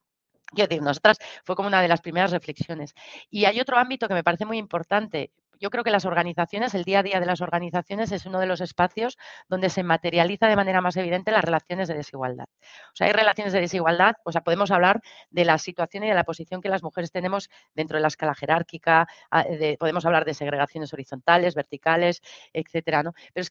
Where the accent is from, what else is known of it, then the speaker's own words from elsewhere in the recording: Basque Country, Spain; porque yo vengo de Euskal Herria, que es un territorio que acaba de plantear la primera huelga general feminista